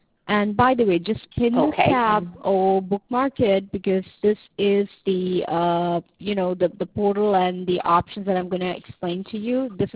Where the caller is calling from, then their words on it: California, United States; I'm calling you from California.